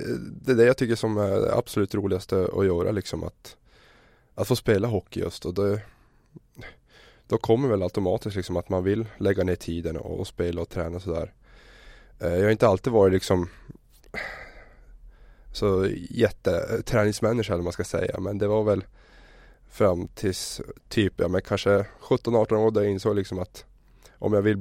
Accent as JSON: {"language": "Swedish", "town": "Luleå", "region": "Norrbotten County", "country": "Sweden", "tie": "born or raised there", "said": "Jag är då född och uppvuxen i Luleå, lite bit utanför en liten ort som heter Gammelstan."}